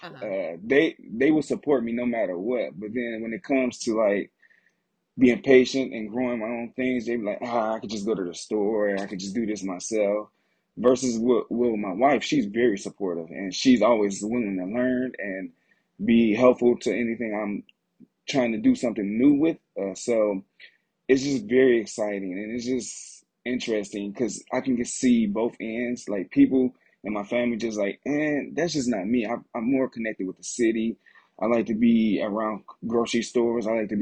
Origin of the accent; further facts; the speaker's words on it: Detroit, Michigan, United States; I am from Detroit, Michigan. And so my background is I was born and raised here and always into the city life.